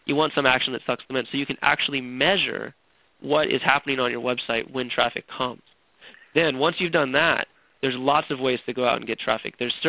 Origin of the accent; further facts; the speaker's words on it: Wichita, Kansas, United States; I grew up in Sedgwick County